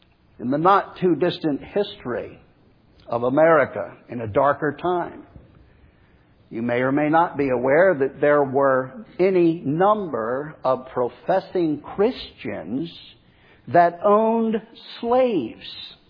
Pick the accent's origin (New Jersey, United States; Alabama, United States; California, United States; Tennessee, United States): New Jersey, United States; slavery was still legal in my home state of New Jersey. An embarrassing but true fact for a northerner like myself.